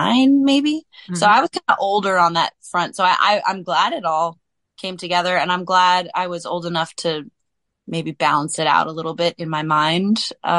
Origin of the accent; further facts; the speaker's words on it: California, United States; Like I'm in San Francisco, I'm from the San Francisco Bay Area